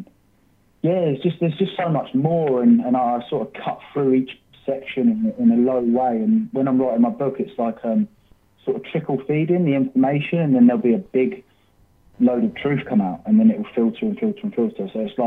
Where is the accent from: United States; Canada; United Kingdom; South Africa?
United Kingdom; England; born there; moved away as an adult; Yeah, so born in England. I'm 36 years old. I was born in England.